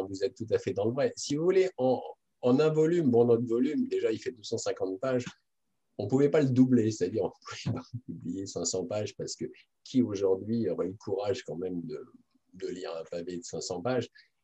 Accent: France; puisque je suis français, j'habite donc en France

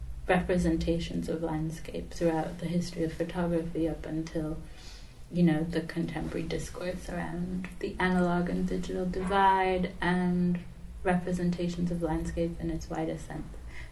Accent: Venezuela; also born or lived in Israel; I was born in Israel, but I grew up in Venezuela, and I went to an international school there.

